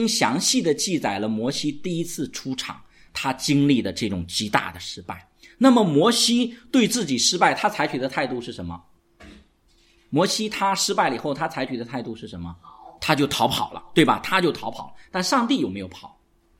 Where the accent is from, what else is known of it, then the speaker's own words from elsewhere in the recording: China; 我们中国人是很能吃苦的